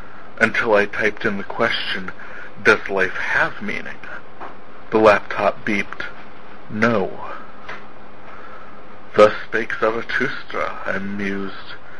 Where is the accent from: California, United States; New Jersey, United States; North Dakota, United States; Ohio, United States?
North Dakota, United States; I am from North Dakota